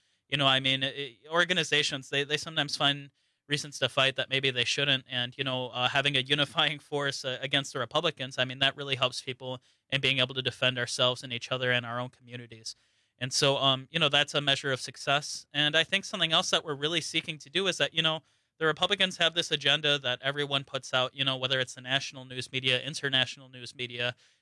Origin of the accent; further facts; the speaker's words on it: Kenosha, Wisconsin, United States; And I'm also from Kenosha, so it's nice to hear from somebody in Kenosha.